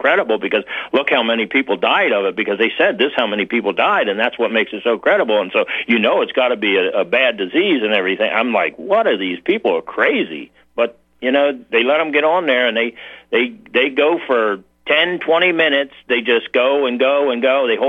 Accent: New Jersey, United States; born there; I'm going to tell you, I was born in Jersey, and I lived in Jersey for a long time.

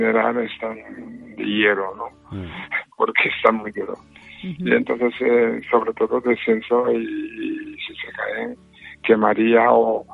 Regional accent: Japan; now in Spain; Vengo de Japón y después de haber estado en Estados Unidos casi un año de estudio mío.

